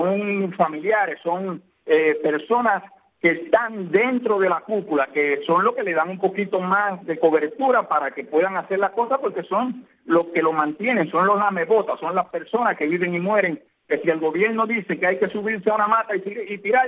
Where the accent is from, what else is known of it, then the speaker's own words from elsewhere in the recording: Cuba; porque yo soy un cubano más